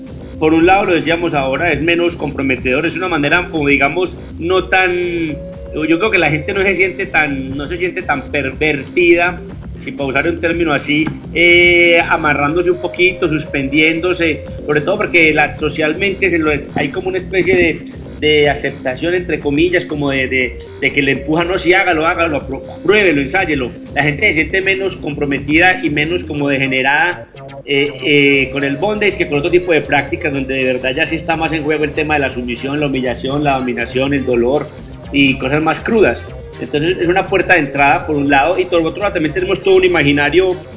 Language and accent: Spanish; Colombia; Mientras que en Colombia nosotros como que nos contentamos como en una primera nivel de la cosa